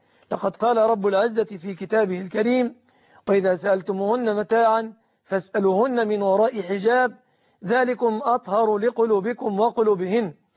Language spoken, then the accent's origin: Arabic; Egypt; بلادنا مصر